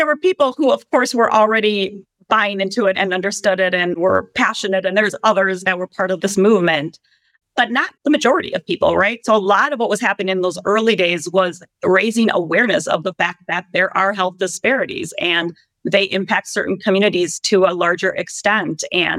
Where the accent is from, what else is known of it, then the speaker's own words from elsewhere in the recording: Minnesota, United States; I grew up in Minnesota, very homogeneous sort of environment.